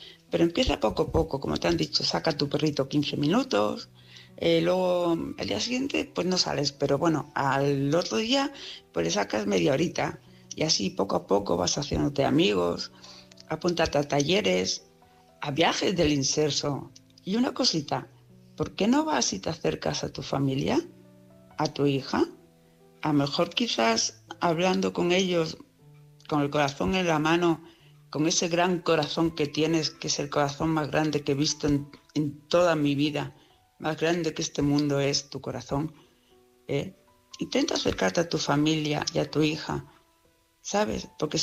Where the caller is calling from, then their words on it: Palma, Balearic Islands, Spain; de Palma de Mallorca.